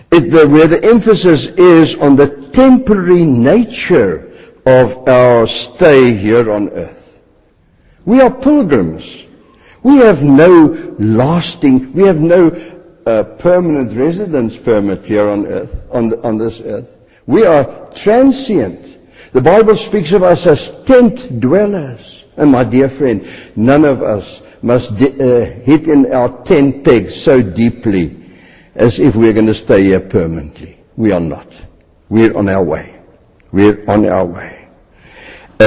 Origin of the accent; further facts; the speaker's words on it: South Africa; I come from South Africa, and I immediately felt at home once again when we arrived here.